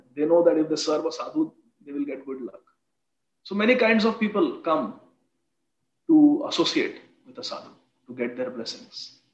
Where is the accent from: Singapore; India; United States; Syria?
India; Akola, Maharashtra; When I was growing up in my hometown in Akola, there were dabba latrines.